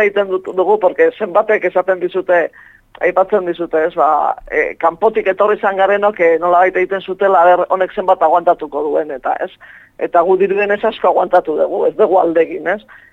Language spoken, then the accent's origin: Basque; Zumarraga, Basque Country, Spain; also born or lived in Urretxu; bai zumarratara eta bai urretxuarra sentitzen nahi, zentzuten badirate, kriston borroka jasoko du gero